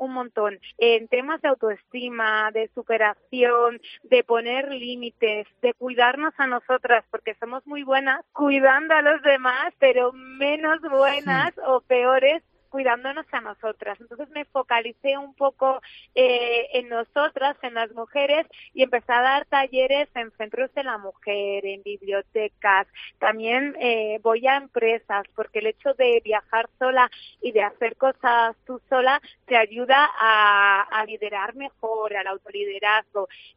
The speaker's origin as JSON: {"language": "Spanish", "town": "Manzanares", "region": "Castilla-La Mancha", "country": "Spain", "tie": "born there", "said": "yo soy periodista, nací en Manzanares"}